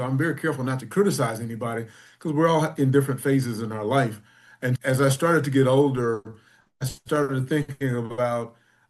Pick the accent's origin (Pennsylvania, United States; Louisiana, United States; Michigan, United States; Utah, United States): Michigan, United States; So I was brought up in Michigan and in a very agricultural environment where I was involved with 4-H, and my mother's mother was a farmer and my father's mother was a farmer.